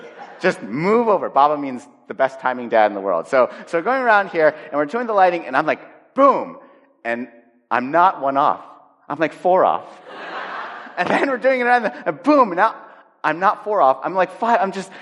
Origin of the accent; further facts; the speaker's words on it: Los Angeles, California, United States; I just think they're jealous that I grew up in Los Angeles.